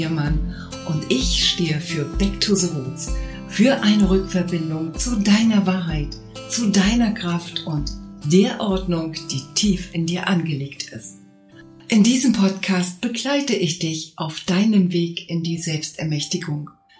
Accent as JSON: {"language": "German", "country": "Germany", "tie": "born there", "said": "Ich bin in Deutschland geboren mit einem Namen, den viele tragen"}